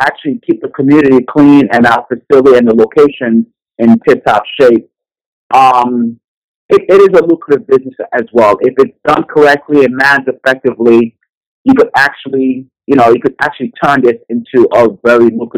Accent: New York, United States; now in Florida, United States; Background, born and raised in New York. I do have a daughter. She's 14 years old. Currently reside in the state of Florida for over 10 years now.

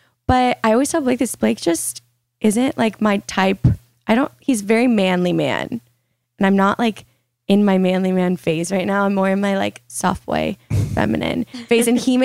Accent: Florida, United States; But I'm from Florida where it rains every single day.

